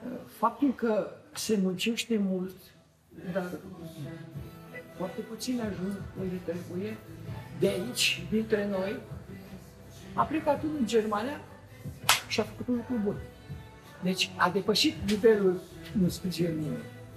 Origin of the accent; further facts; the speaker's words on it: Timișoara, Timiș County, Romania; sunt Timișorean, deci văd și Timișoara